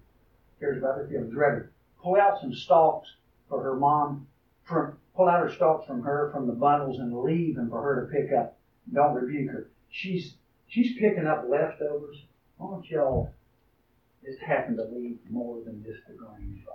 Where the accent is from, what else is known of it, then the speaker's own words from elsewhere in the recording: Giles, United States; When I grew up in Giles, people would come down there and they'd pick apples up at Hope's Farm.